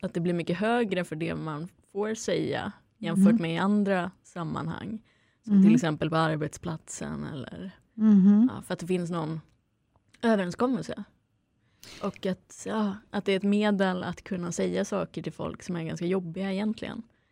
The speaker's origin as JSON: {"language": "Swedish", "town": "Luleå", "region": "Norrbotten County", "country": "Sweden", "tie": "born or raised there", "said": "jag växte upp i Luleå med vanlig kärnfamilj som var väldigt normal och trevlig och fin."}